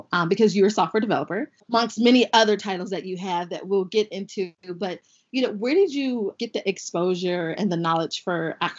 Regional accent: Atlanta, Georgia, United States; I have to say it's number two after Georgia because obviously I'm from Atlanta and I believe Atlanta is just amazing

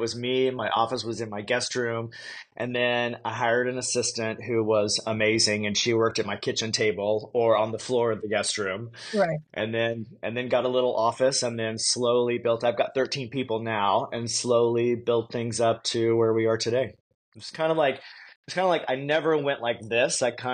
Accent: Texas, United States; moved away as an adult; And I grew up in Texas, and then I moved to San Francisco soon after I graduated because advertising was super hot then

